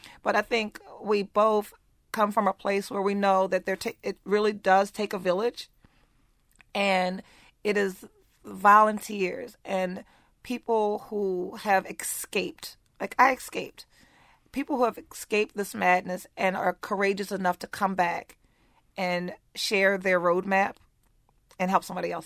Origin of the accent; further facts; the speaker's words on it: Baltimore, Maryland, United States; I, with being Black and born and raised in West Baltimore, But having gone and got my education and my career and moved away from the city, I was clueless as to the demise that our community has been left in.